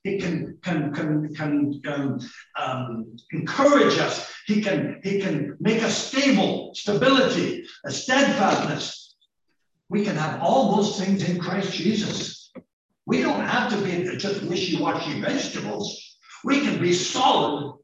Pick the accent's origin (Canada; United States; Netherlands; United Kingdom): Canada; British Columbia; I'm a Gentile. Sure, I'm a Canadian, born, raised in beautiful British Columbia, Canada. But I'm also, I'm not a Jewish person.